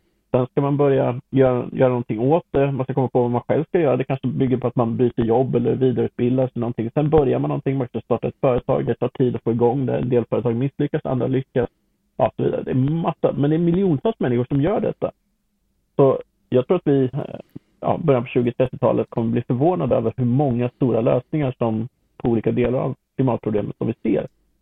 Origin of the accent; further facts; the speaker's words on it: Örebro County, Sweden; Jag är ju närking i grunden.